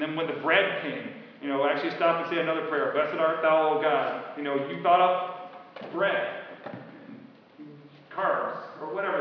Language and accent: English; Belgium; I grew up in Belgium a couple minutes from Brussels.